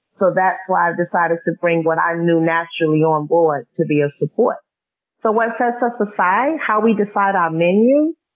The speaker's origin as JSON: {"language": "English", "country": "United States", "said": "So I know from being an American that Americans like collard greens"}